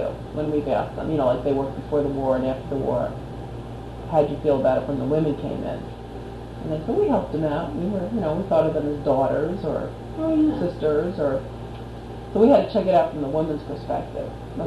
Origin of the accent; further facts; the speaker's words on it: New York, United States; I'm from New York.